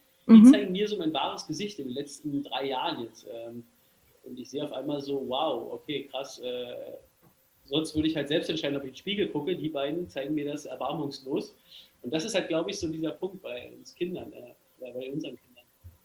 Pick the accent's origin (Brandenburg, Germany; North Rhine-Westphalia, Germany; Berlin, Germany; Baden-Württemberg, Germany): Berlin, Germany; ich komme aus Berlin.